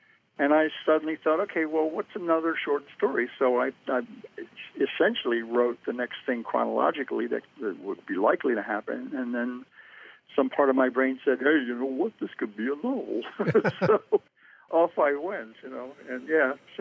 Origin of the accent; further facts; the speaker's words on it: Dundalk, Maryland, United States; also born or lived in Baltimore; Yeah, I was born in Baltimore City and raised there for about 3 years. And then my family moved out to a pretty new suburb in an unincorporated city area called Dundalk.